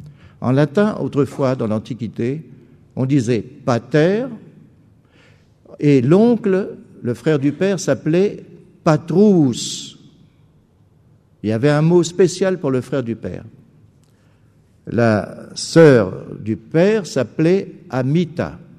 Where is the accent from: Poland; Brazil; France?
France; Cambrai, Hauts-de-France; Moi, je suis du Nord, et bien, chez les Ch'timis, en tout cas du côté de Cambrai, je me souviens que je ne pouvais pas comprendre quand j'étais petit.